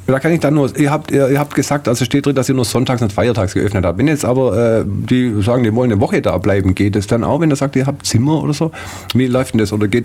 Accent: Swabia, Germany; Also ich bin Schwabe

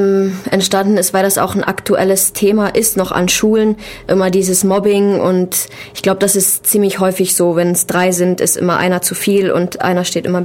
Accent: Saxony, Germany; now in Ulm, Germany; Nein, ich komme aus Sachsen.

